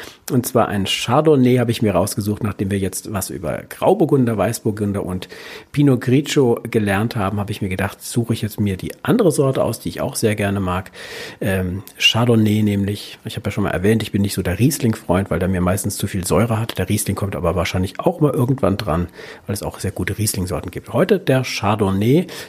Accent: Rüsselsheim, Hesse, Germany; ich bin ja in Südhessen aufgewachsen, in Rüsselsheim. Und das ist dann schon wieder Richtung Frankfurt ein bisschen.

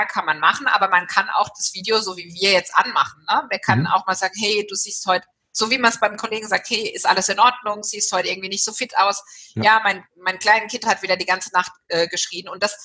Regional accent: Walldorf, Baden-Württemberg, Germany; Ich bin selbst in Waldorf aufgewachsen

